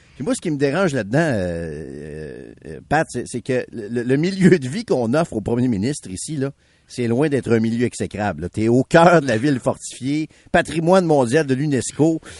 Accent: Quebec City, Quebec, Canada; surtout que Québec, à mon avis, c'est sûr que c'est ma ville natale

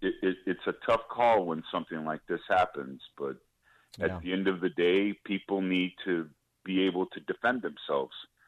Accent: Uvalde, Texas, United States; now in Mount Prospect, United States; Hey, I grew up down there in Uvalde, mm-hmm. and actually went to that school.

